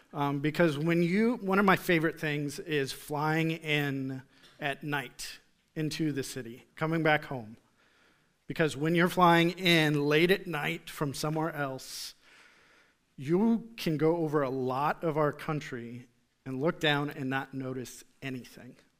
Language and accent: English; East Galesburg, Illinois, United States; I come from the Midwest. I come from a little town called East Galesburg, not even a town, it was a village, that had a population of about 270 people, technically.